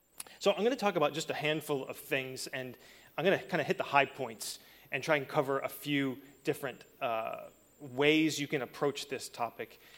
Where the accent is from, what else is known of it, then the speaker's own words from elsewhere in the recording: Florida, United States; now in Northern Ireland, United Kingdom; Yeah, so I'm from Florida, as Phil said, and people always ask me why I've moved over to Northern Ireland